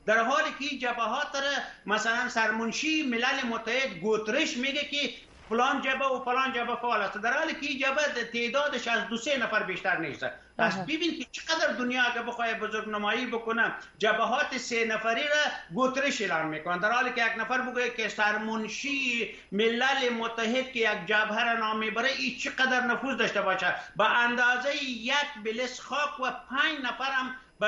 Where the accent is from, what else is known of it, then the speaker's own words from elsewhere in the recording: Afghanistan; ما خو افغان هستیم، ما به صفت یک افغان، ما امریکایی نیستیم.